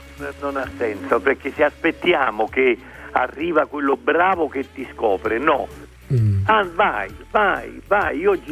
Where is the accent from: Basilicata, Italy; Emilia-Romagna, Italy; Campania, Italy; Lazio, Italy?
Campania, Italy; Naples; sono napoletano, perché siamo sanguigni